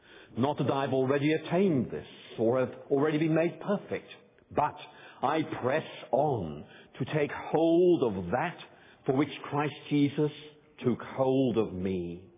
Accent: Belfast, Northern Ireland, United Kingdom; I was growing up in Belfast, the capital city of Northern Ireland. And back in the late 1960s when I was growing up

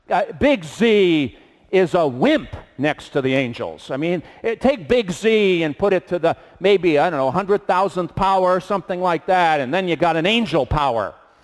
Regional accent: Boston, Massachusetts, United States; And I mean, here growing up in Boston, we saw, you know, you'd see white pine

